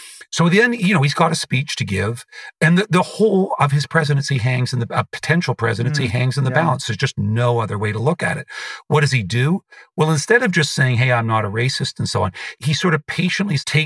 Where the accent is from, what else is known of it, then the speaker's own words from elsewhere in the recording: Canada; I am a Canadian